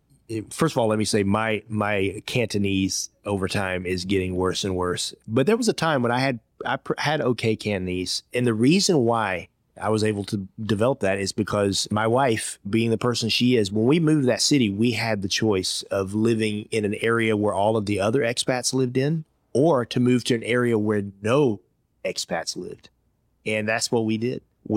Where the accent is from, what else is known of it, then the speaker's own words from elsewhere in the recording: Georgia, United States; My first job as a 15-year-old kid growing up in Georgia, I worked in a Chinese restaurant.